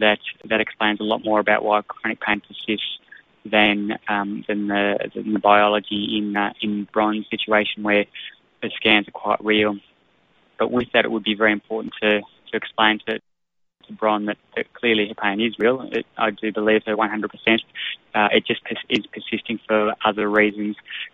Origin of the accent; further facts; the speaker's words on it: Sydney, New South Wales, Australia; moved away as an adult; now in Melbourne, Australia; I'm actually based in Melbourne, not Sydney, although I was born and bred in Sydney and lived there for the first 20-something years of my life.